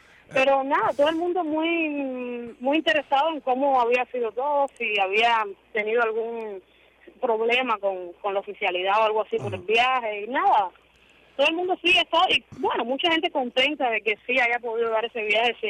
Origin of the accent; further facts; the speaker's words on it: Cuba; moved away as an adult; yo salí de Cuba a un avión a las 6 de la mañana